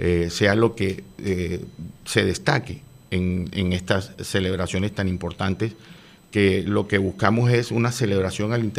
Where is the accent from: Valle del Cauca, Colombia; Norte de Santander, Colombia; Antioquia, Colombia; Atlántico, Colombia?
Atlántico, Colombia; Barranquilla; lo importante que es para nosotros como costeños, como barranquilleros, el 7 acá en Barranquilla